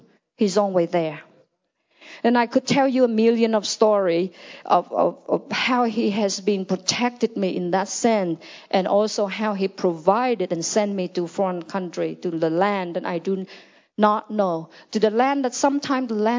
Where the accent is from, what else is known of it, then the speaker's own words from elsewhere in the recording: Nepal; English is a second language; I'm from Nepal. I am a pastor.